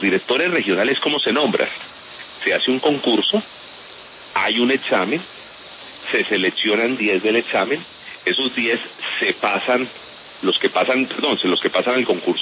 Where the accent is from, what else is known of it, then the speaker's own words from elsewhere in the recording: Cauca, Colombia; born there; el Cauca, que es el departamento en donde yo nací.